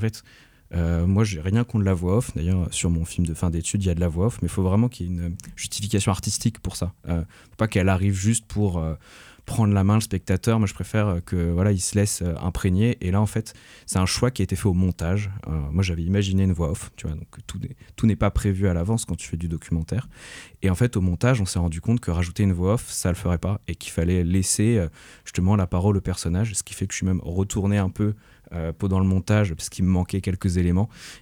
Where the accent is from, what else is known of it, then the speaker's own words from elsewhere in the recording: Douarnenez, Brittany, France; j'ai grandi à Douarnenez, donc c'est pas tout à fait la même chose que Brest, mais c'est quand même deux villes portuaires et ouvrières à la base.